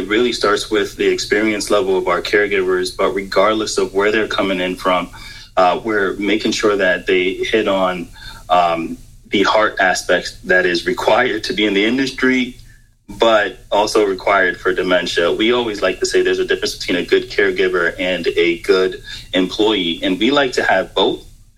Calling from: Connecticut, United States; I am checking in from Connecticut.

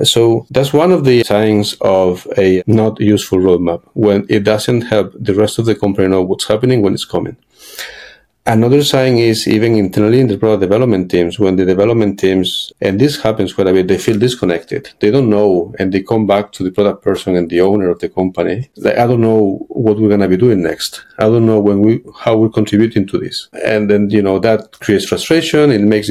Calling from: Spain; I'm calling from Spain.

